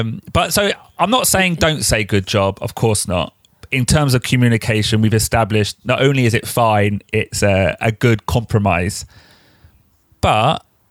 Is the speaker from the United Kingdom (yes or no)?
yes; United Kingdom; as a British person